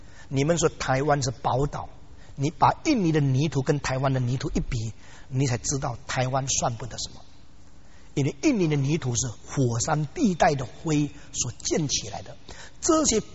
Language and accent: Chinese; China